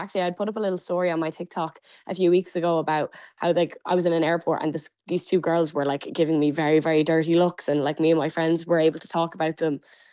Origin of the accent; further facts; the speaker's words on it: Ireland; when you're abroad, you kind of realize that everyone loves Irish people. So it's not just about like being Irish. It's like the language is such a huge part of our culture.